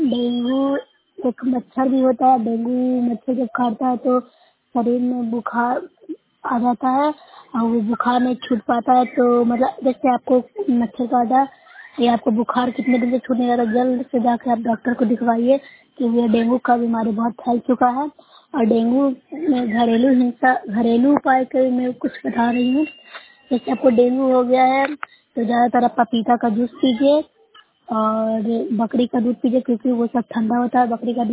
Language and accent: Hindi; Bihar, India; मैं नरसाई प्रखंड से हूँ, जिला नालंदा से बोल रही हूँ।